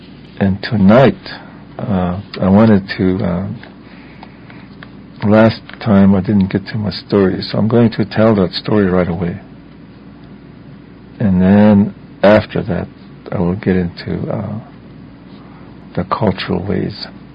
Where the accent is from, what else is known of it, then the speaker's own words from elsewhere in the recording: United States; first language Lakota; English is a second language; Okay, that's the English version. Now I will do the Lakota, my first language.